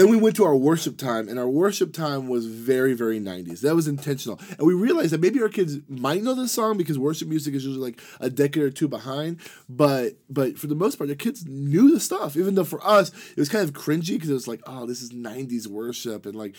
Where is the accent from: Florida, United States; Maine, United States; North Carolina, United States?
Florida, United States; also born or lived in Arkansas; I know I grew up in Florida and Arkansas, and so in the conservative South, Halloween is a touchy subject.